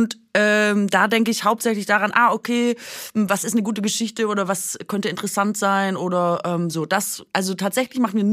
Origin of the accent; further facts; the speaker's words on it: Baden-Württemberg, Germany; ich als Schwäbin